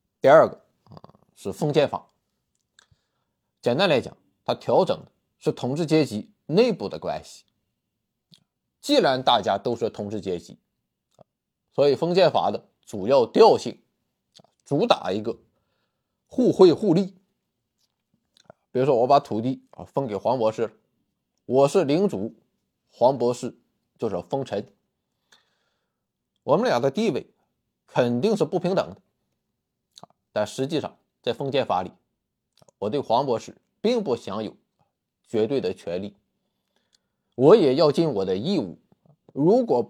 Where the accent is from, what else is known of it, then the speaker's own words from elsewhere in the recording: China; 对我们中国人来讲也是很陌生